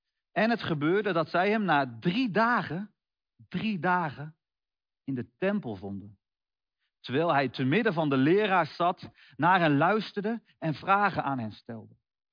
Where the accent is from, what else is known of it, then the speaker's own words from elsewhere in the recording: Veenendaal, Utrecht, Netherlands; also born or lived in Hasselt; En voor mij is die vertrouwde omgeving Veenendaal. Ik ben geboren in Hasselt, boven Zwolle. Maar op een gegeven moment, op 1-jarige leeftijd, ben ik naar Veenendaal gekomen met mijn ouders. En dit is de plek waar ik me goed voel. Ik ken hier elke straat, ieder plein.